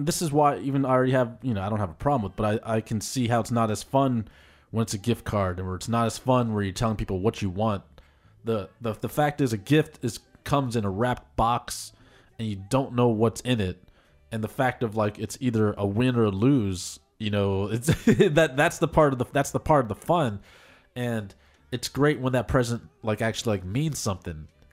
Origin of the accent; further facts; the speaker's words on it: Philippines; you know, I'm Filipino, so you see all these people. That's right, Filipino pride.